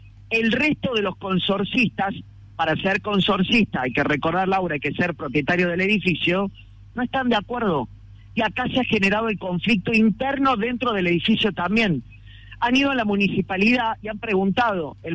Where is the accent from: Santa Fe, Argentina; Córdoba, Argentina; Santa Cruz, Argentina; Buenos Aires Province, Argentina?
Córdoba, Argentina; para los que somos de Córdoba